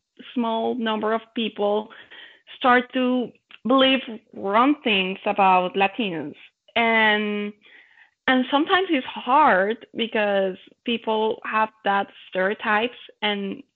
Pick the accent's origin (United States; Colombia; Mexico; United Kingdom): Colombia; Bogotá; English is a second language; it's hard for me because I grew up in Bogota and a foreigner in Bogota is like a god.